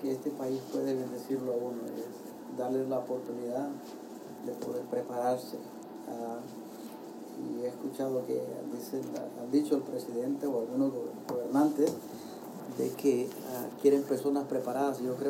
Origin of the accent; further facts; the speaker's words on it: Honduras; moved away; Yo soy de Honduras y vengo desde allá hasta más lejos y se sufre mucho en el camino.